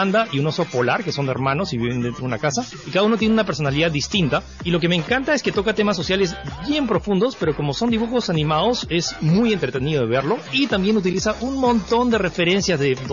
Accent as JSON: {"language": "Spanish", "region": "California", "country": "United States", "tie": "born there", "said": "pero pocos saben que yo nací en California, sí, en Silicon Valley."}